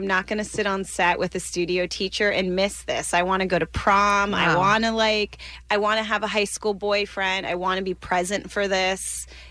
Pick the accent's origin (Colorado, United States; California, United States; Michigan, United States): California, United States; Calabasas; We grew up in Calabasas. It was sort of this, it was before like the Beavers and the Kardashians